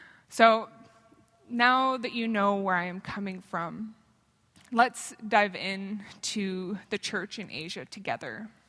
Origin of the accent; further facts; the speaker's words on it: San Jose, California, United States; from growing up in San Jose, California.